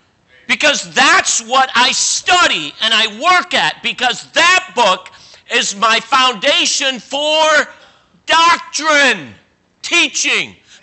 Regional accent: Cleveland, Ohio, United States; growing up, I grew up in Cleveland, Ohio under Roy Thompson.

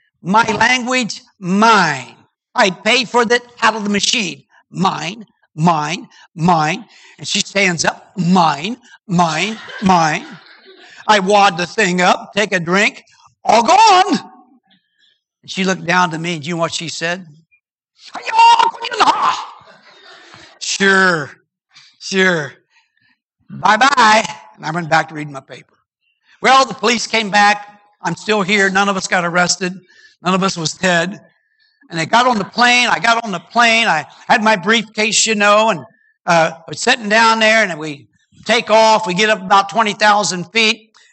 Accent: Ohio, United States; My county, back where I was born and raised in Ohio, Monroe County. It's a country county, just like this.

